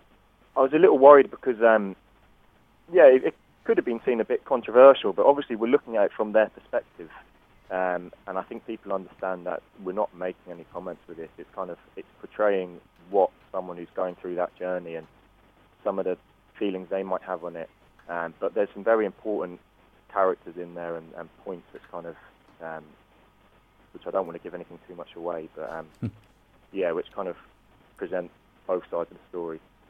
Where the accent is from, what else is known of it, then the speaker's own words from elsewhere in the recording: London, United Kingdom; now in Leeds, United Kingdom; I was born in Leeds, but I've grew up in London, but I've been back here for 10 years.